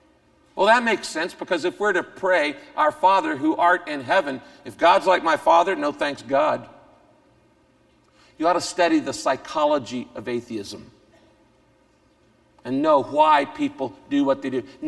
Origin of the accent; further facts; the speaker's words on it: Redwood Valley, California, United States; also born or lived in Bay Area; I grew up in the Bay Area and then later on up in Northern California in the Redwoods, in a little town called Redwood Valley.